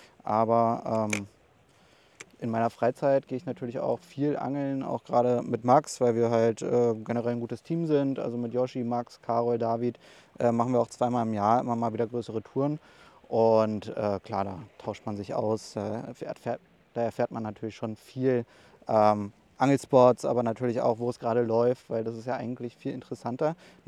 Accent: Berlin, Germany; Ja, ich bin in Pankow geboren worden.

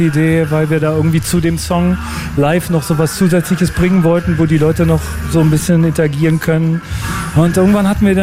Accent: Berlin, Germany; ich bin ja Berliner, das ist schon eine krasse Sache

